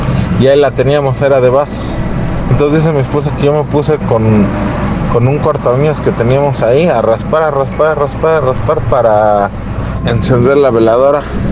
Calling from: Mexico City, Mexico; Soy aquí de la Ciudad de México

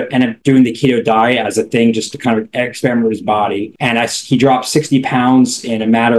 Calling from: Long Island, New York, United States; I'm calling in from Long Island.

